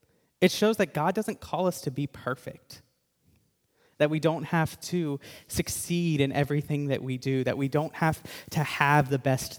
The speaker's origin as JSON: {"language": "English", "region": "Tennessee", "country": "United States", "said": "You know, I'm from Tennessee. I can assure you the church is there."}